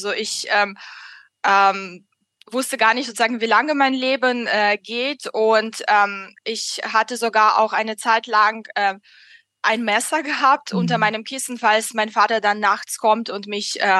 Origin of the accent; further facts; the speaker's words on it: Moscow, Russia; Ich bin in Moskau aufgewachsen und hatte leider keine schöne Kindheit erlebt.